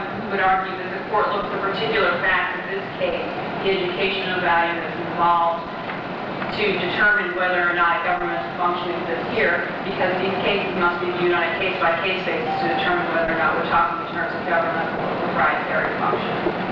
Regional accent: Pennsylvania, United States; I'm from Pennsylvania. These things didn't happen there.

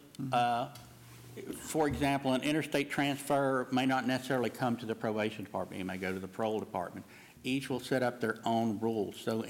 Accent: Tennessee, United States; You realize I'm from Tennessee and I speak a little bit slower, so I should actually get some credit on this.

